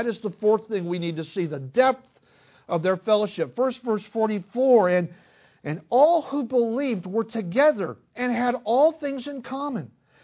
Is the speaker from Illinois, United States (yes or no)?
yes; Chicago, Illinois, United States; I'm from Chicago. You're from Ball Ground. Guess what? We're joined at the root.